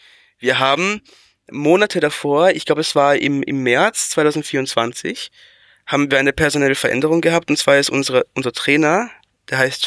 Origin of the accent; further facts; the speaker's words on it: Austria; ich als Österreicher bin natürlich sehr erfreut